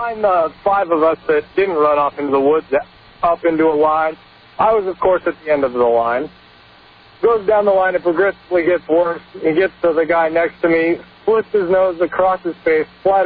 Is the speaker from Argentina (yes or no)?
no; Oregon, United States; I was 18 years old and moved to Alaska with a buddy of mine I grew up with here in Oregon.